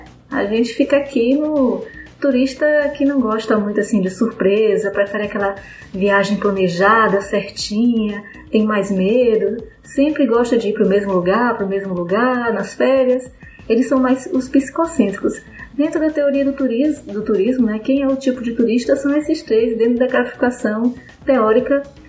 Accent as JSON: {"language": "Portuguese", "town": "Boa Vista", "region": "Roraima", "country": "Brazil", "said": "Eu venho aqui diretamente do norte de Boa Vista, Roraima"}